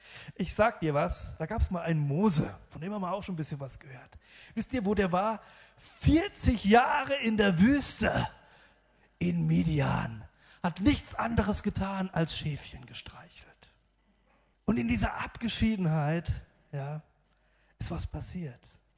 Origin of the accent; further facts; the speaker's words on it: Miltenberg, Bavaria, Germany; Und wenn ich dann sage, ich bin aus Miltenberg, dann sagen sie, hä, wo?